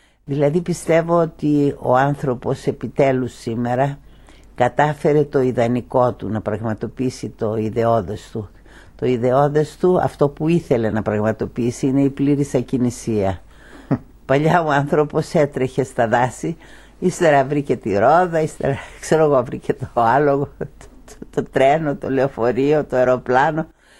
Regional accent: Greece; γιατί η κατάσταση στη πατρίδα μου και εγώ την Ελλάδα τη λατρεύω με ένα παθολογικό τρόπο.

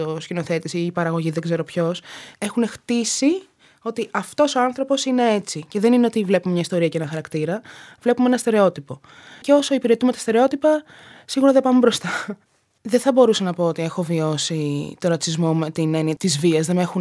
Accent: Athens, Attica, Greece; Όταν ήμουν μικρή στην Αθήνα και επειδή μεγάλωσα σε ένα προάστιο της Αθήνας, ήταν λίγο περίεργα τα πράγματα, διότι ήμουν συνήθως το μοναδικό πιο σκούρο παιδάκι στο σχολείο.

